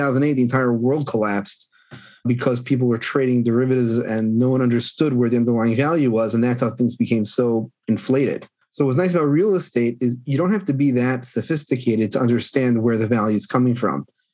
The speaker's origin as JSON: {"language": "English", "region": "New Jersey", "country": "United States", "tie": "born or raised there", "also_born_or_lived": "New York", "said": "where we're born and bred in New Jersey and lived 10 years in New York."}